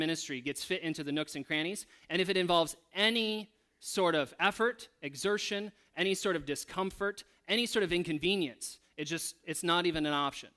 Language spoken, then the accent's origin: English; Michigan, United States; I know growing up in the Midwest in Southwest Michigan, I think I paid more attention to it.